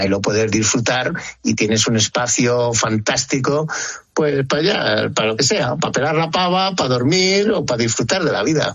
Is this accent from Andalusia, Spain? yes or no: yes; Andalusia, Spain; cuando bajo a Salobreña, los que somos granadinos semiconsortes